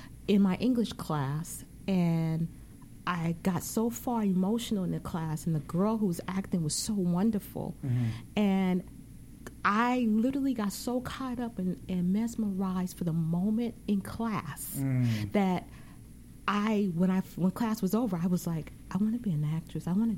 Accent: British Virgin Islands; I was coming from the Virgin Islands, from the British Virgin Islands.

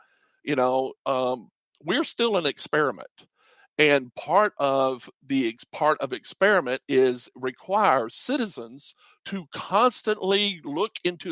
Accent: South Carolina, United States; I grew up here in South Carolina on a farm, and I grew up at a time when Jim Crow was still in place.

